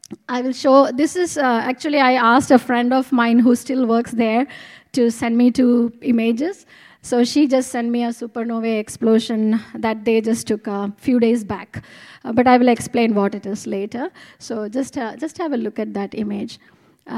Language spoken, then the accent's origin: English; Kerala, India; first language Malayalam; English is a second language; And this is a very famous a monk in Kerala, my region. And this was a book in Malayalam, my mother tongue.